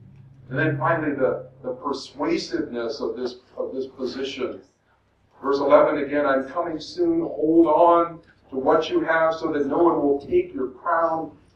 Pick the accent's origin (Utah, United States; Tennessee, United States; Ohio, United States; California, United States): California, United States; Los Angeles; moved away; also born or lived in Uganda; I didn't realize that growing up in Los Angeles, but when we moved to Uganda and were living among the Mukwara people